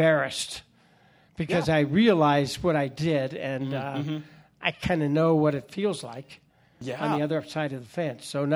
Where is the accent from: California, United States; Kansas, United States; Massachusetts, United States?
California, United States; Los Gatos; Well, I grew up in Los Gatos, California.